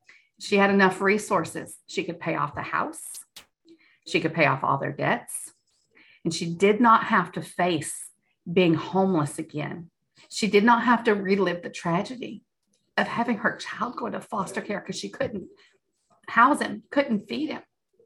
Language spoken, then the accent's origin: English; Kentucky, United States; moved away; Oh, I'm a transplant. I'm originally from Kentucky.